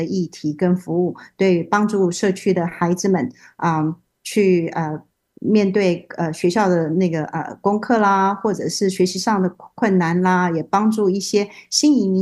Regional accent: Taiwan; moved away as an adult; now in United States; 我来自台湾。我在没有来台湾之前，我就是一个美术老师。现在呢我住在湾区已经35年了

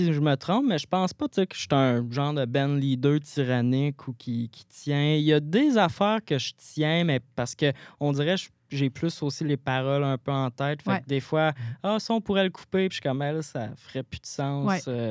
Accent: Gatineau, Quebec, Canada; Non, moi, je viens de Gatineau. Je viens de Gatineau, puis ben, c'est ça, j'ai commencé la musique vraiment tard.

